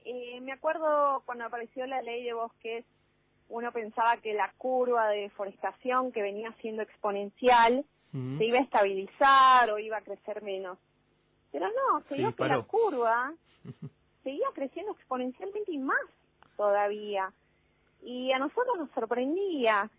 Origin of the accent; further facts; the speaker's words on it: Salta, Argentina; yo hice mi carrera de ingeniería agronómica allá en Salta